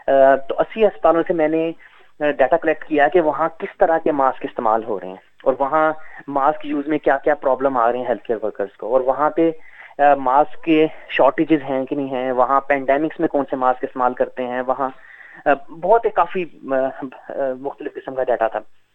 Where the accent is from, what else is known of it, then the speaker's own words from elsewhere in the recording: Pakistan; moved away as an adult; now in Australia; میرا پاکستان سے تعلق ہے, پاکستان سے میں نے پڑھا اور وہیں سے میں نے یہاں پہ آیا پی ایچ ڈی کرنے.